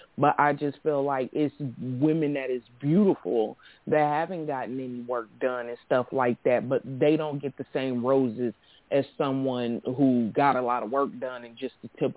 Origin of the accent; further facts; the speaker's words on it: Milwaukee, Wisconsin, United States; Well, I'm from Milwaukee, born and raised my whole life.